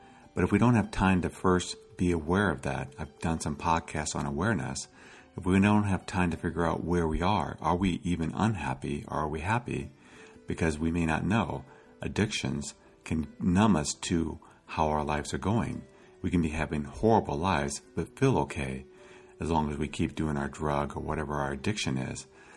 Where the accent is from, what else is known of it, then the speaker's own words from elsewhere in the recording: United States; Growing up in the United States, I had been exposed to people working very hard for many, many years and then retiring.